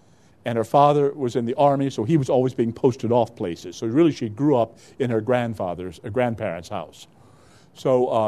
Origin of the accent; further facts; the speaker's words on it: Georgia, United States; That's not my Georgia. I'm from Georgia. That's their Georgia.